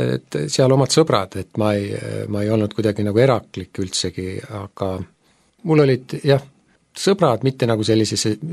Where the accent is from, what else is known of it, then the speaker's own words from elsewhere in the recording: Saare County, Estonia; Ma olen pärit Saaremaalt. Täpsemalt siis sealt Orissaare ja Pöide kandist, et kohe kui mandri poolt minna, Väinatammilt maha, kas siis paremale või vasakule, see on siis minu lapsepõlve piirkond.